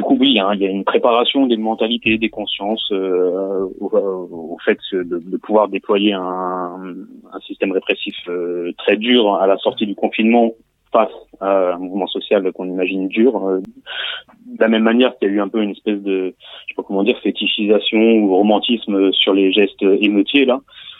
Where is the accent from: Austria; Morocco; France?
France; Gennevilliers, Île-de-France; moi j'ai grandi à Gennevilliers en banlieue parisienne